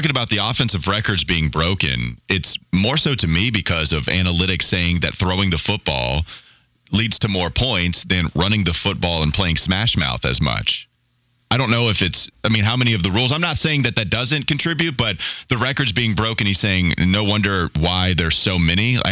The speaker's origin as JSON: {"language": "English", "town": "Claremont", "region": "North Carolina", "country": "United States", "tie": "born or raised there", "said": "I have to remind you again that I'm from Catawba County / Claremont. Like, I grew up in that environment"}